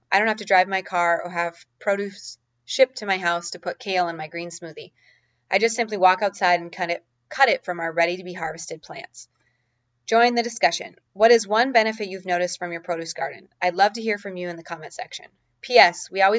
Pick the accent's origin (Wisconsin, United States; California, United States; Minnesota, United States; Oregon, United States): Minnesota, United States; as I'm originally from Minnesota, where the growing season is relatively short.